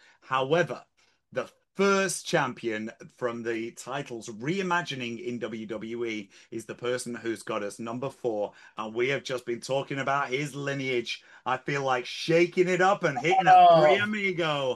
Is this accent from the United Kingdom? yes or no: yes; England, United Kingdom; Being a Brit, being an Englishman, being very proud